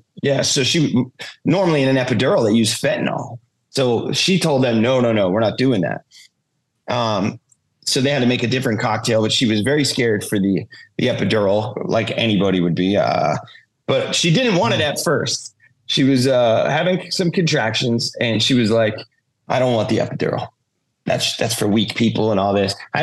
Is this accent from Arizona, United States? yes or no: no; Jackson, New Jersey, United States; He's from Toms River. I'm from Jackson. They're basically connected.